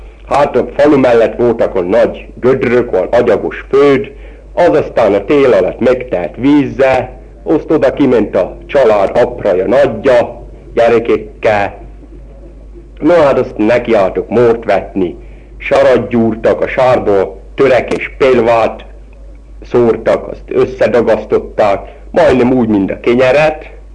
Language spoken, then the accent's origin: Hungarian; Zemianska Olča, Nitra Region, Slovakia; Nemesócsai lakos, 50 éves, születtem 1921-ben Nemesóc